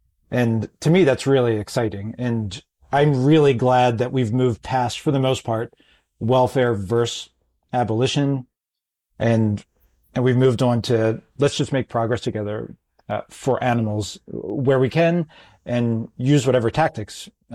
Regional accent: Baltimore, Maryland, United States; You know, I'm from Baltimore, so I was just working in the US at the time.

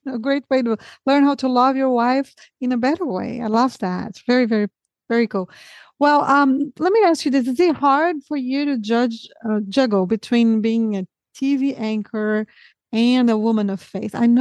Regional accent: Brazil; English is a second language; I'm originally from Brazil.

